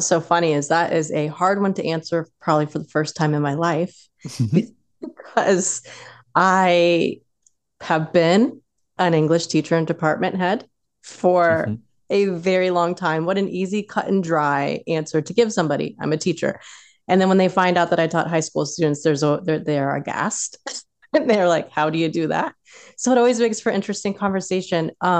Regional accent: Florida, United States; writing under the tangerine trees in our 5 acres growing up in South Florida. I know you know a little bit about that, South Central Florida.

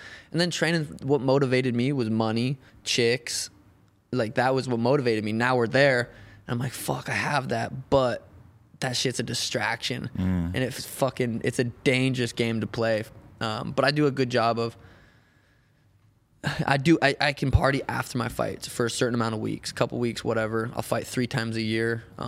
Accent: Helena, Montana, United States; I'm from Helena, Montana. It's fucking tiny.

